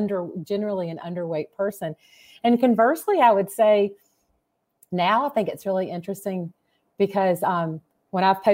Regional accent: Georgia, United States; Like, I grew up in South Georgia, so food has been tremendously important to me my whole life.

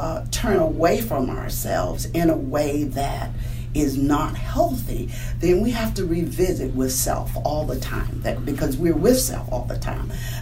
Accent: Alabama, United States; moved away as an adult; now in North Carolina, United States; You know, I'm from Alabama, so the work started in Alabama and brought me here in 2006 as pastor of a church in Wilton, North Carolina.

